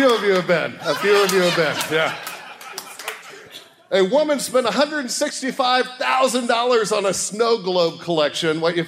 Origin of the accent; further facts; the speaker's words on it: Philadelphia, Pennsylvania, United States; I'm Irish. I'm from Philly. I got nothing.